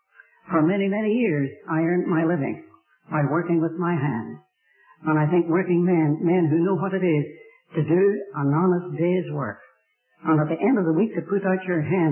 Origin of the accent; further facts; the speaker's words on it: Ireland; I, being an Irishman, I have a fiery temper.